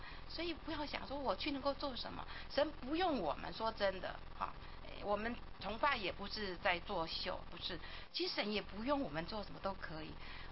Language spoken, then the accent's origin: Chinese; Chiayi, Taiwan; 我去台北读书，我到台北读大学，我叫家住嘉义哈，我一直读到高中，然后去台北读大学。